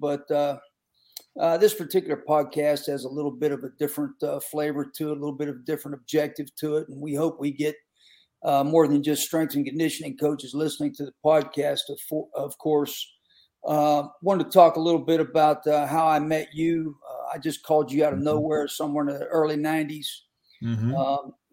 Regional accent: Pennsylvania, United States; I grew up in Western PA where football was very intense and same type of thing.

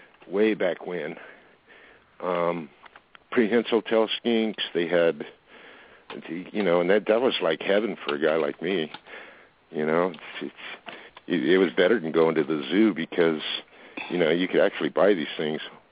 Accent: Fountain Valley, California, United States; I mean, I grew up in Fountain Valley.

